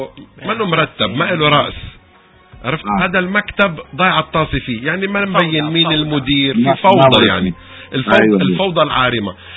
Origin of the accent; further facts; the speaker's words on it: Syria; اصلا نحن سوريين